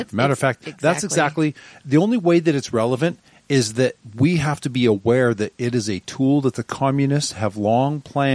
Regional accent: Scotland, United Kingdom; I'm Scottish.

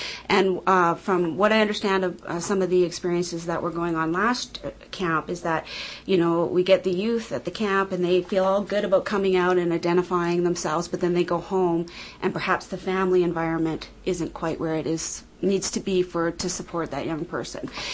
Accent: Moose Jaw, Saskatchewan, Canada; the Gay and Lesbian Association in Moose Jaw. So that's my hometown

